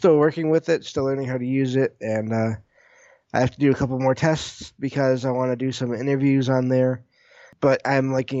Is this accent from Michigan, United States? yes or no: yes; Michigan, United States; So I live in Michigan. I'm from Michigan, and I live in a small town. I believe it's north of Detroit.